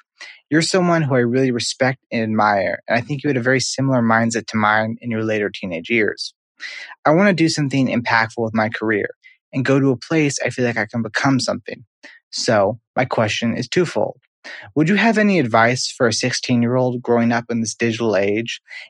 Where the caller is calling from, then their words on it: Lawrence, Kansas, United States; from Lawrence, Kansas. I'm 16 years old